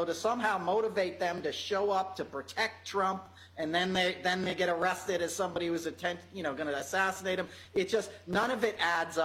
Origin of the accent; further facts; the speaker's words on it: New York, United States; I'm a New Yorker who lived through 9/11